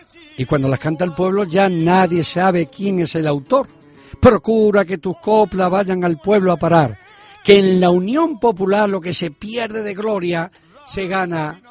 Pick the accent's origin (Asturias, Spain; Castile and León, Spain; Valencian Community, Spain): Castile and León, Spain; Salamanca; Salamanca, tierra mía.